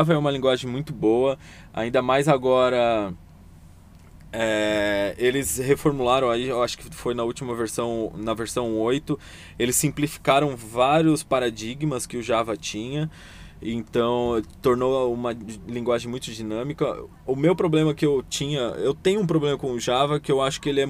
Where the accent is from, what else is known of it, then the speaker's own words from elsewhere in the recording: Santo André, São Paulo, Brazil; de novo, sou de Santo André, 1 km, 17 km da capital.